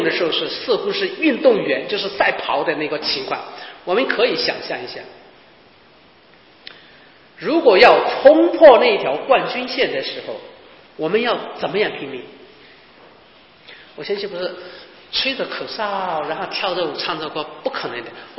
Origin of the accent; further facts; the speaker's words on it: China; 所以我以为是用我们中国人的一般思维方式去想